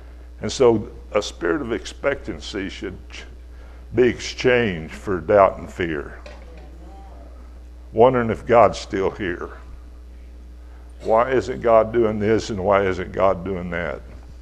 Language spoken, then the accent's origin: English; Texas, United States; They forgot I was from Texas. my son's 6'6", so we do grow big down there.